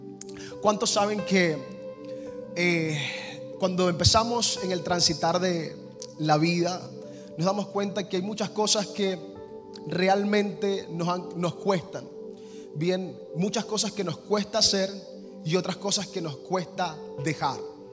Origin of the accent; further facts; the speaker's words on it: Maracaibo, Zulia, Venezuela; Ciertamente venimos de Maracaibo, Venezuela.